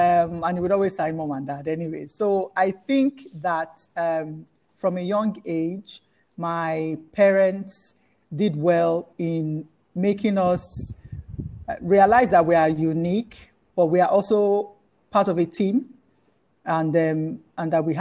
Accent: Lagos, Nigeria; I grew up in Lagos, Nigeria. Born and raised in Lagos. So I'm a Lagosian. And I am the middle child

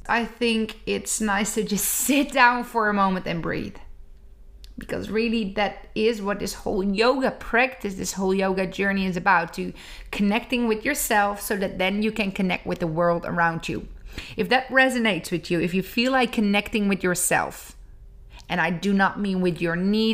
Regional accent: Zeist, Utrecht, Netherlands; I'm teaching a lot of classes around Amsterdam and in my hometown Zeist, and, you know, getting really back on it.

